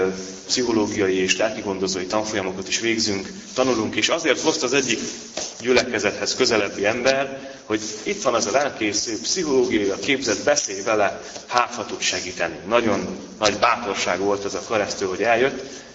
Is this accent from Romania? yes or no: no; Velyka Bihan, Zakarpattia Oblast, Ukraine; ahol nevelkedtem Nagyberegen